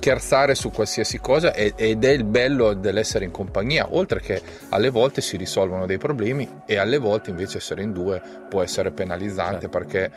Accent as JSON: {"language": "Italian", "region": "Emilia-Romagna", "country": "Italy", "said": "Parto dal presupposto che io sono romagnolo e quindi mi piace la compagnia"}